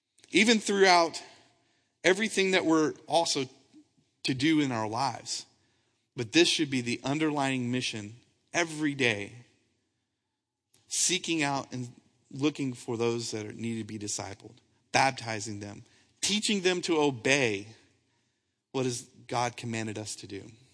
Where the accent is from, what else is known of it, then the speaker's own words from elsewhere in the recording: Wimberley, Texas, United States; I grew up in Wimberley, and so every bit of me says, I need to be out there.